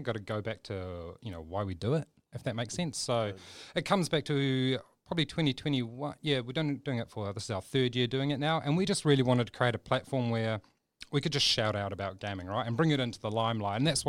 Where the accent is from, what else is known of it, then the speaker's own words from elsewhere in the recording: Rotorua, Bay of Plenty, New Zealand; just an everyday boy growing up in Rotorua.